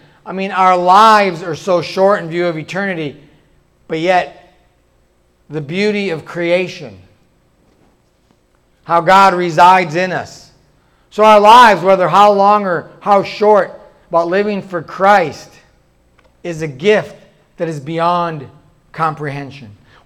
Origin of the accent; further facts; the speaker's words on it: North Dakota, United States; many of us growing up here in Kansas, I grew up in North Dakota